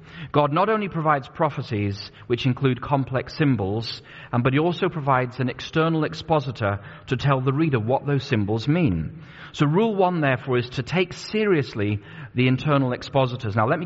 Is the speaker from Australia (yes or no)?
no; England, United Kingdom; now in United States; I was growing up in England at the time